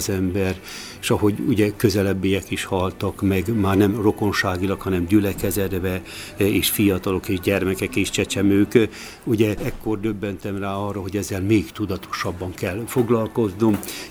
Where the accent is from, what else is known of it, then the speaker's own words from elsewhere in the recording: Gacsály, Szabolcs-Szatmár-Bereg, Hungary; a Gacsályban, a faluban, ahol felnőttem, és később lelkész voltam